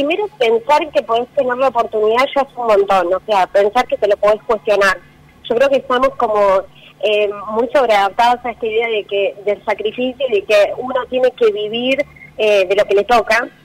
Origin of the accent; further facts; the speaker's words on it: Tandil, Buenos Aires Province, Argentina; feliz de estar en Tandil porque yo soy de Tandil